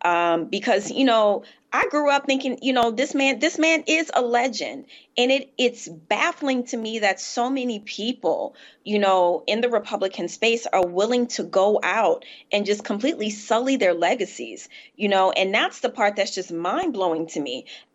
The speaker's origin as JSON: {"language": "English", "region": "Southern United States", "country": "United States", "said": "As a Southerner, you know, I am very proud of that fact."}